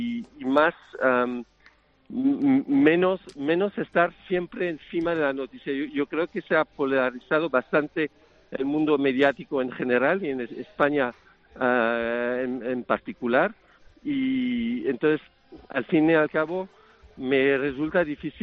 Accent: Switzerland; now in Spain; yo diría, en mi país, Suiza.

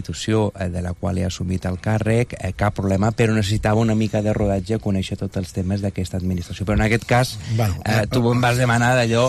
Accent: Salou, Catalonia, Spain; also born or lived in Córdoba; I des de molt petit, llavors, jo vaig passar tota la meva infància i adolescència a Salou. A Salou, el meu pare era, treballava d'enginyer en una empresa i el van traslladar a Salou. I de Salou, als 18 anys

